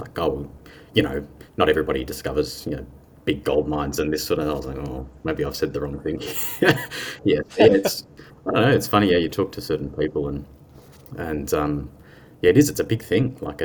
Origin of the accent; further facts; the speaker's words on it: Melbourne, Victoria, Australia; I came over from Melbourne and sort of started underground, actually